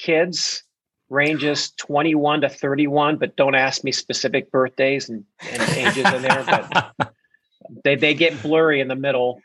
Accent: Columbus, Ohio, United States; Well, I grew up in Columbus, Ohio, for the most part

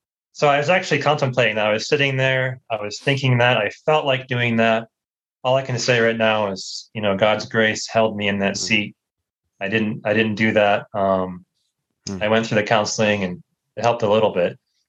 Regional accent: United States; I grew up in the States, grew up in a Christian home, loving parents.

